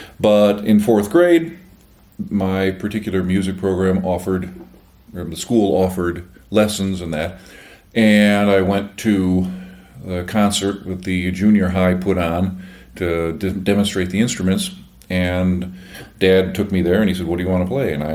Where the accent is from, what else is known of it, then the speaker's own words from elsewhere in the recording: Chicago, Illinois, United States; You know, growing up in Chicago and being in the Chicago area and being a classical music nut, you got to think